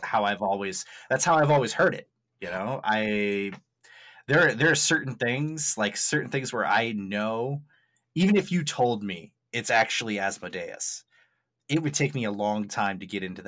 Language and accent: English; Maine, United States; because where I grew up mostly in Maine, there's a lot of French Canadians